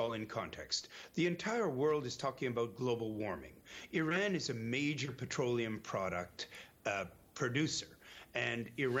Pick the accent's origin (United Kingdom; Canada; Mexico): Canada; There is a nuclear power plant less than 1 hour's drive from my hometown. Nobody asked Canada what we were going to do with our nuclear power plants.